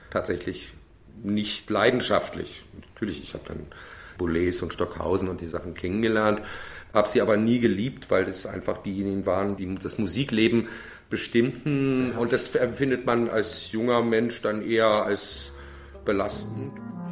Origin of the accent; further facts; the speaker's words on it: Berlin, Germany; also beide aus einer Berliner Familie, sind nach dem Krieg nach Erlangen verschlagen worden und waren froh, wieder zurückzukommen. Und deshalb sind wir auch in Berlin groß geworden dann.